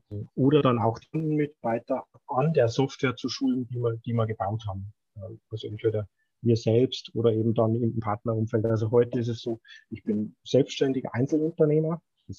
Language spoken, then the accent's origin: German; Bavaria, Germany; ich bin jetzt kein gebürtiger Franke, sondern eher ein bisschen weiter unten in Bayern.